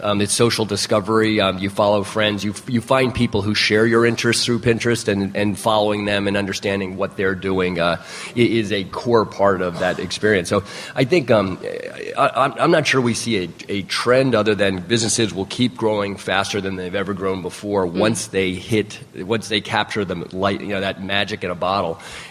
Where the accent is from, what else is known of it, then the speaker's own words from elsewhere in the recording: Portola Valley, California, United States; someone from my hometown of Portola Valley there, that is interesting to me.